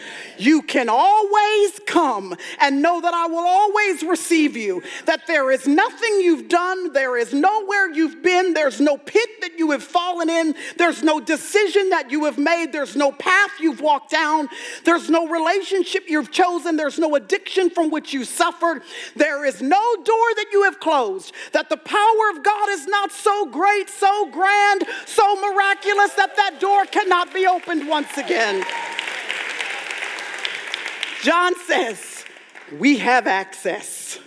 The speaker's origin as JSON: {"language": "English", "region": "Texas", "country": "United States", "said": "I'm from Texas, I say y'all."}